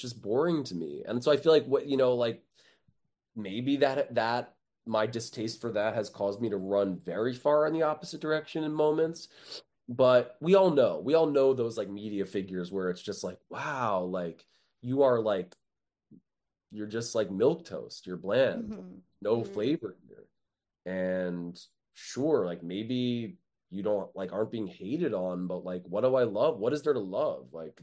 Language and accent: English; New York City, New York, United States; I grew up in the West Village, so I don't really know where they want me to go. Like, I live in the East Village now.